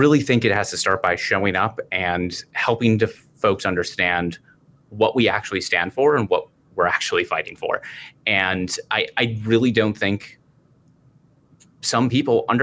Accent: Two Rivers, Wisconsin, United States; I'm from Two Rivers, right? I see a lot of social media traffic from the hometown.

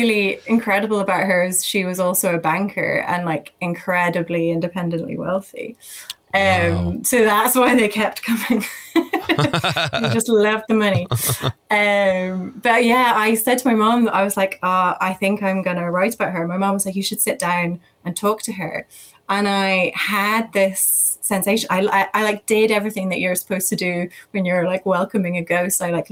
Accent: County Cork, Ireland; now in United Kingdom; I don't live in Ireland anymore. I grew up in West Cork

